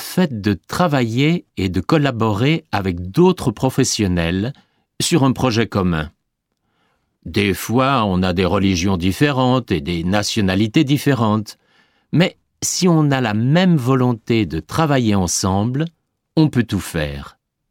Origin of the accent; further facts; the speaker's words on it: France; moved away as an adult; J'ai décidé d'étudier l'architecture et après mes 6 ans d'études, j'ai quitté la France. Je suis parti à l'étranger car je voulais utiliser mes connaissances en architecture